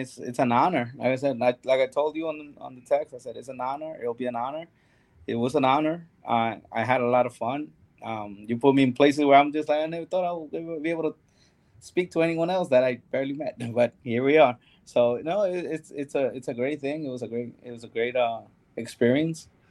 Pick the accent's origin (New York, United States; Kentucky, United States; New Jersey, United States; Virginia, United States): New York, United States; And obviously, like I said, as a New Yorker, a Yankee fan.